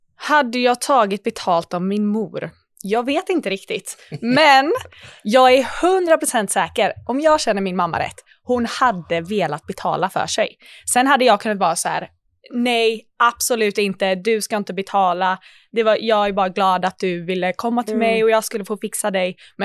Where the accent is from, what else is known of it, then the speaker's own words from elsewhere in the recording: Sweden; Jag är också svensk. Jag kan se kulturkrocken i det här, för att jag är svensk och växt upp på ett speciellt sätt